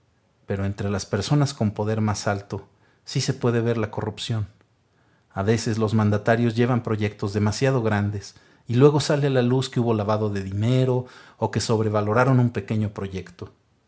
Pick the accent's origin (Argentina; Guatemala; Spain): Guatemala; Jocotán, Chiquimula; Yo vengo de Guaraquiche, Jocotán, una aldea en el departamento de Chiquimula. En mi pueblo se habla chortí. Allá hay electricidad y agua potable, pero no hay luz pública ni pavimentado.